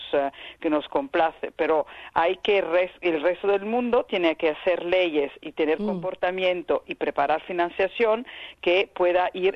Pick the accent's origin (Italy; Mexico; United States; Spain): Italy; Spanish is a second language; En mi país, en Italia, las contribuciones públicas a los fósiles son 12 billones de euros cada año